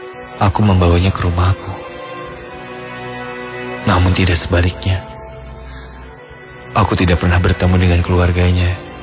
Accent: Palu, Central Sulawesi, Indonesia; Kejadian ini bermula ketika aku di bangku SMP. di tempat kelahiranku, di Palu.

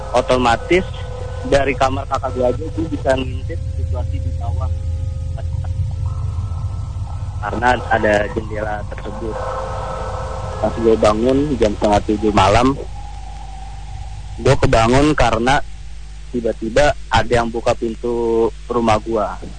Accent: Jakarta, Indonesia; now in Bandung, Indonesia; Kenalin, gue asal Jakarta. Saat ini gue sedang kuliah di salah satu universitas di daerah Bandung.

